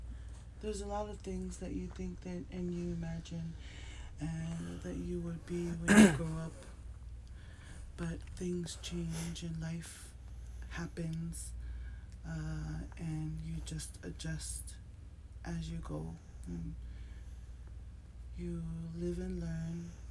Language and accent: English; Hawaii, United States; born there; I was born in Hawaii